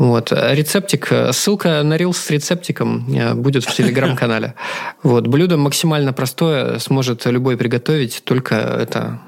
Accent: Far East, Russia; я с Дальнего Востока.

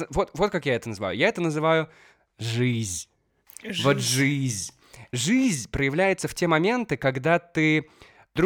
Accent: Molodechno, Minsk Region, Belarus; now in Minsk, Belarus; район, в котором я живу, Масюковщина, да, это направление к моему родному городу, к Молодечно.

